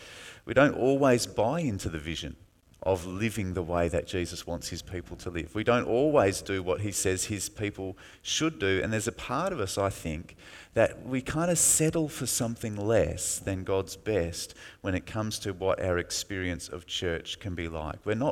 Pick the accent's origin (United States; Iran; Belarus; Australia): Australia; Busselton, Western Australia; I was from Busselton, so I'd grown up in the area